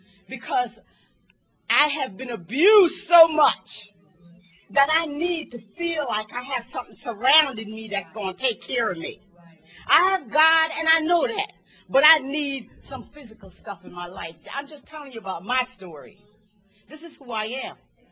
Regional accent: Jamaica; I come from the islands, y'all. I come from Jamaica.

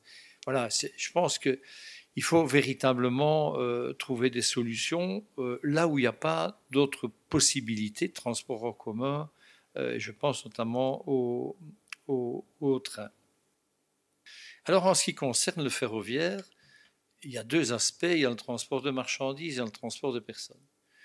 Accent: Belgium; chez nous, en Belgique, le télétravail augmente de 10 à 12%

